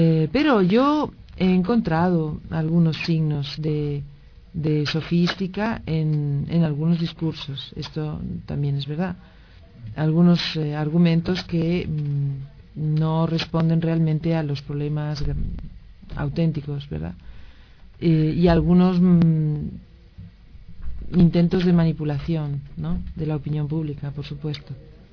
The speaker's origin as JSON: {"language": "Spanish", "region": "Buenos Aires", "country": "Argentina", "tie": "born or raised there", "said": "la verdad es que yo nací en Buenos Aires y me eduqué en esa ciudad"}